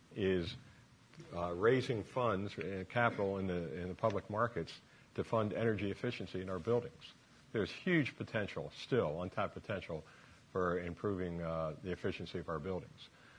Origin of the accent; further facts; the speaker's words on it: Baltimore, Maryland, United States; I'm from Baltimore.